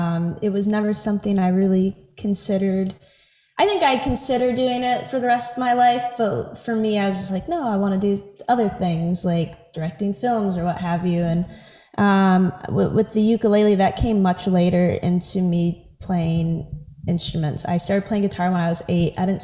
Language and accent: English; Michigan, United States; I mean, I'm from Michigan. I'm from the Midwest.